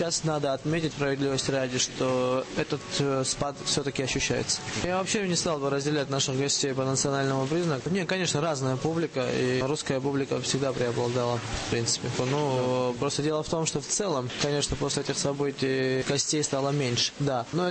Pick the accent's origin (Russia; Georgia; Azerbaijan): Georgia; Но я как грузин об этом вам говорю.